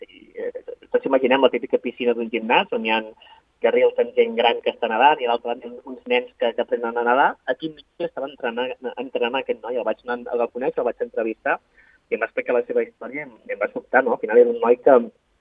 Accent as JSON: {"language": "Catalan", "town": "Sabadell", "region": "Catalonia", "country": "Spain", "said": "Jo soc de Sabadell, aquí tocant a Barcelona"}